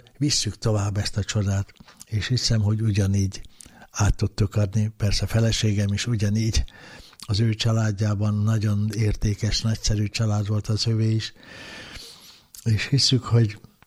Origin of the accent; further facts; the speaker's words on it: Budapest, Hungary; az én hazám, szűkebb hazám itt volt Angyalföldön, amelyen elindultam az élet útján, itt születtem, és itt éltek nagyszüleim is, édesanyám is, nagyszüleim is.